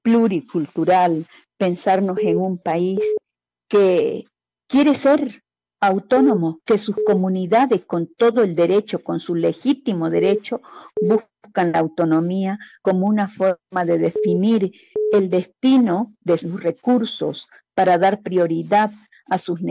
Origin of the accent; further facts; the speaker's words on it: Bolivia; nos merecemos como sociedad boliviana